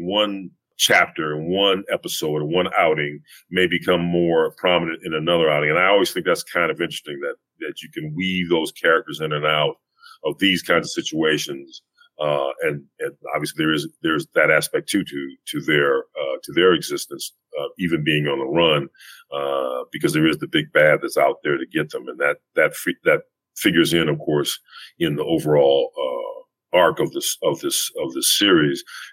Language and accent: English; Los Angeles, California, United States; a bunch of stories set where I grew up in Los Angeles, the infamous South Central.